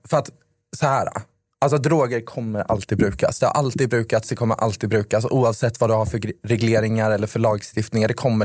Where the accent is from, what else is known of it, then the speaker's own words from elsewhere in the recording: Jönköping, Jönköping County, Sweden; now in Stockholm, Sweden; Nej, men jag låter som att jag är från Stockholm. Nej, men, jag är från Jönköping.